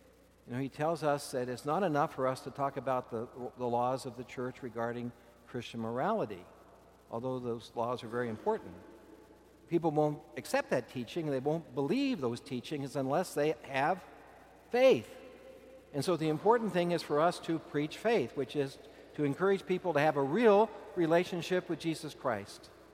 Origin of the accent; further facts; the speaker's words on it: Kansas, United States; It surprised me. I come from Kansas. We have mulberry trees everywhere.